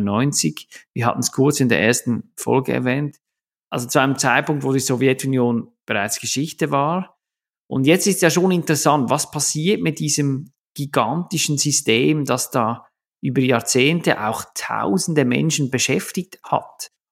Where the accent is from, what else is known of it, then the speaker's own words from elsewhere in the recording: Switzerland; kann man sagen, auch als Schweizer ganz objektiv eine recht gute ist